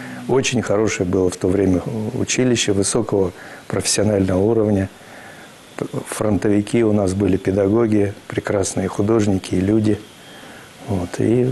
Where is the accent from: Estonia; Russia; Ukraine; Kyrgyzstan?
Kyrgyzstan; born there; я родился в Киргизии, в сельской местности, в среде вот как раз потомков тех переселенцев из Тульской и Воронежской областей